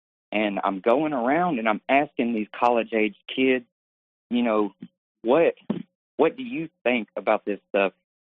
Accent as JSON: {"language": "English", "region": "Alabama", "country": "United States", "said": "I went to a rehab in Alabama. I'm from Alabama and got off of fentanyl and meth."}